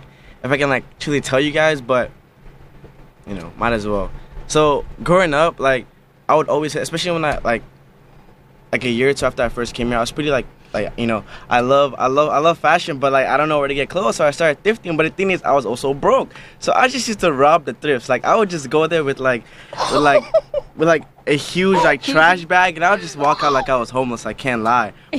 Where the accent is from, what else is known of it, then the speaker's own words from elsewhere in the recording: Nigeria; moved away; A little bit about me. I grew up in Nigeria. I'm actually an immigrant. I moved here like a few years ago.